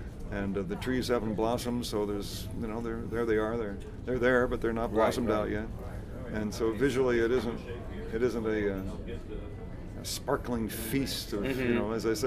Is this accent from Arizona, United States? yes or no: no; New York, United States; I grew up in New York, upstate New York.